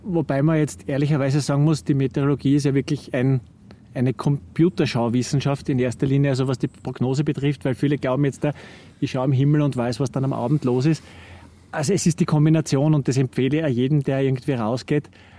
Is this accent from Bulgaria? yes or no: no; Stockerau, Lower Austria, Austria; Ski-Expressfahrt hat das bei uns in Stockerau geheißen.